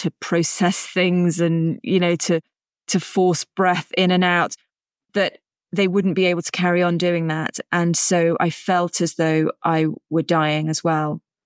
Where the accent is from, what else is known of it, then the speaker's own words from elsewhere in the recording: United Kingdom; obviously I'm British